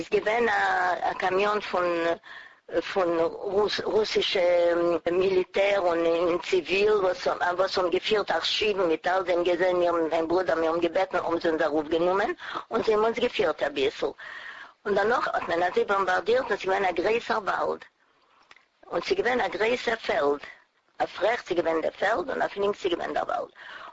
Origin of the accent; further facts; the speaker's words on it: Poland; born there; German is a second language; Aber wir sind gewinnt Polische, weil wir haben geboren in Polen.